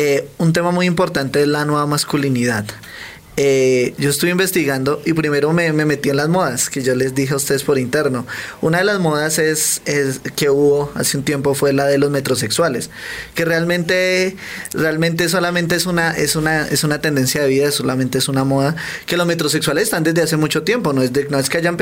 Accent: Fusagasugá, Cundinamarca, Colombia; Yo pues vengo de Fusagasugá, Cundinamarca

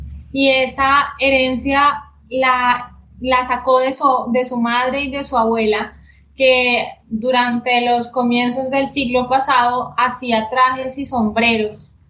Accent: Yopal, Casanare, Colombia; born there; yo nací en Yopal, pero nuestra familia y hemos estado muy arraigada con la tierra, con el llano, con Casanare

